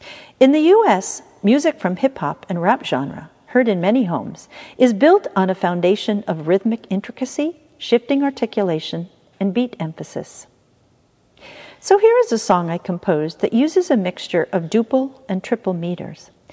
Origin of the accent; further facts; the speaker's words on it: New York, United States; As a New Yorker, my quick and sharp speaking manner is often misunderstood as rudeness.